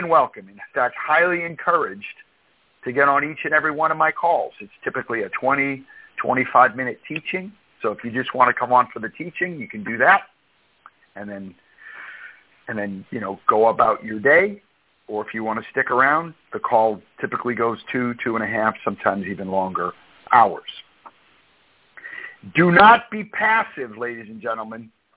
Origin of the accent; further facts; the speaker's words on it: Boston, Massachusetts, United States; I'm right in the theater district in downtown Boston, and I grew up in South Boston.